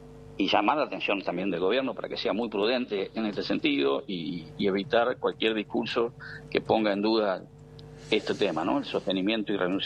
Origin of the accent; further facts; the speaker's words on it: Parada Robles, Buenos Aires, Argentina; yo soy de un pequeño pueblo del municipio de Exaltación de la Cruz, uh-huh, que se llama Parada Robles, que cuando yo era niño era apenas un paraje, y me hice la escuela primaria en una escuelita rural